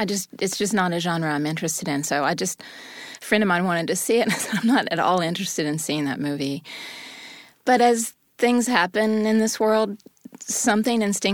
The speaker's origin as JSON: {"language": "English", "region": "the South", "country": "United States", "said": "But I'm from the South and was raised in a fundamentalist Christian home, so I understood what was going on with the community down there"}